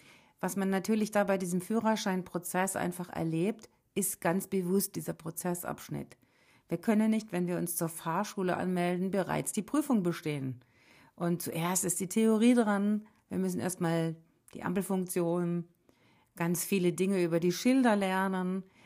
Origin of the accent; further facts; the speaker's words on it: Baden-Baden, Baden-Württemberg, Germany; ich weiß es noch wie heute, im Freibad in Baden-Baden, wo ich groß geworden bin, da war so ein Becken und da konnte ich drin stehen bis zum Bauch.